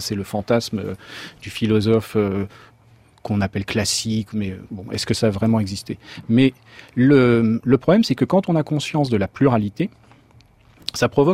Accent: France; born there; je suis né en France, j'aurais pu naître ailleurs à telle époque.

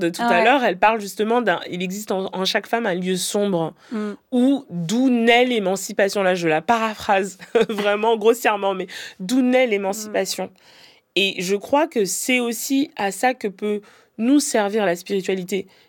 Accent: Cameroon; Moi, je suis camerounaise

